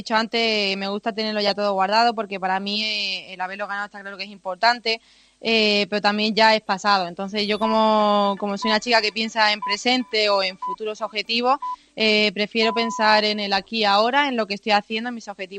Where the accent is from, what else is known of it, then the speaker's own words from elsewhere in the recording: Spain; aquí en España, en mi país